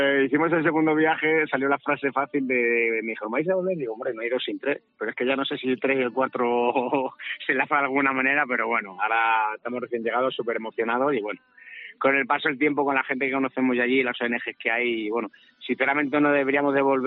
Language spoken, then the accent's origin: Spanish; Talavera de la Reina, Castilla-La Mancha, Spain; pues somos de Talavera de la Reina, un pueblo de Toledo, España.